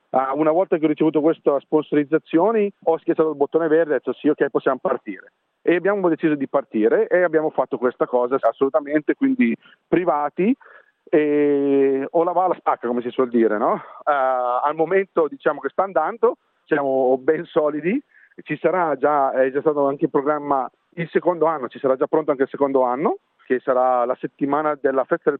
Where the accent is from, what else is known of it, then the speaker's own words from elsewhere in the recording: Milan, Lombardy, Italy; also born or lived in Turbigo; io sono originario, di Milano, sono nato a Turbigo, a Cuggiano Turbigo, nella zona della pianura padana.